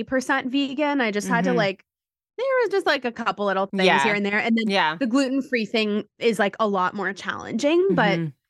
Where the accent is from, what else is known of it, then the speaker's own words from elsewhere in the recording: New York City, New York, United States; Growing up in New York City, and, you know, around great food, healthy options, like a lot of options even